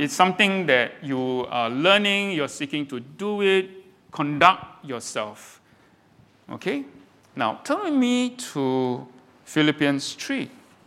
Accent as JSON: {"language": "English", "country": "Singapore", "said": "I mean, we see ourselves as Singaporean."}